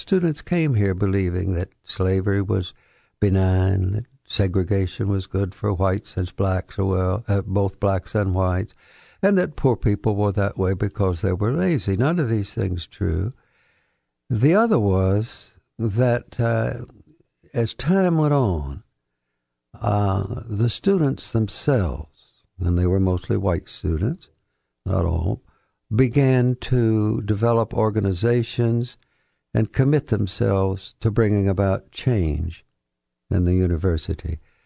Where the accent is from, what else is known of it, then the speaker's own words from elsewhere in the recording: Alabama, United States; in the Deep South, in my home state of Alabama and my wife's home state of South Carolina.